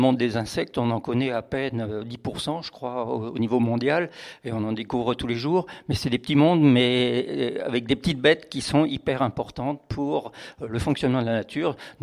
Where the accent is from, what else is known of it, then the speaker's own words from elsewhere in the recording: Grand Est, France; j'ai commencé à 14 ans à courir les champs dans ma région d'origine, l'Alsace, après les lièvres, les chevreuils et autres cigognes.